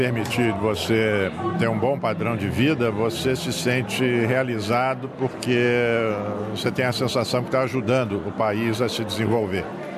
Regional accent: Rio de Janeiro, Brazil; also born or lived in São Paulo / United States; Eu sou carioca, de Ipanema. Fui criado no Rio de Janeiro, depois de formado passei uns 2 anos e meio em São Paulo, já praticando direito como advogado formado, aí fui para os Estados Unidos

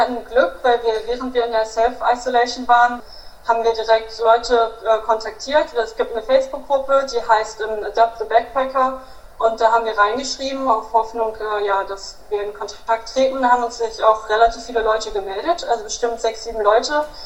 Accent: Hanover, Lower Saxony, Germany; wir wohnen in der Stadt, wir kommen aus Hannover in Niedersachsen und mein Bruder und meine Mutter wohnen zusammen in einer Zwei-Zimmer-Wohnung.

